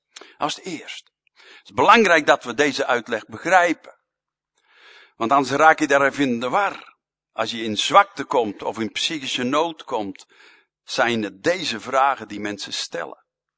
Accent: Hardinxveld, South Holland, Netherlands; born there; 1 in Almere en 1 in Hardingsveld, mijn geboorteplaats.

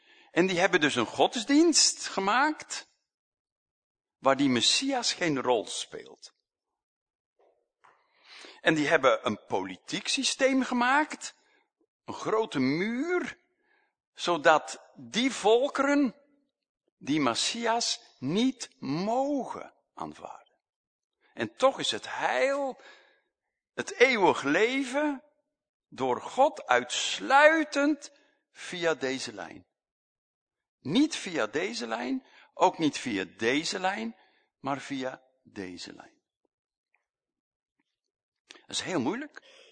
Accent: Belgium; Voor ons is dat niet zo moeilijk als Belgen.

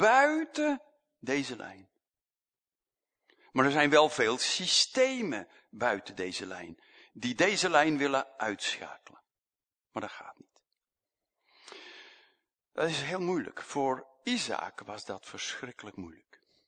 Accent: Belgium; Voor ons is dat niet zo moeilijk als Belgen.

